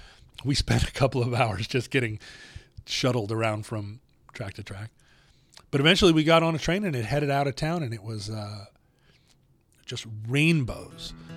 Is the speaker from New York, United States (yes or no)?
no; Alaska, United States; And growing up in Alaska, I couldn't have imagined such a place existed.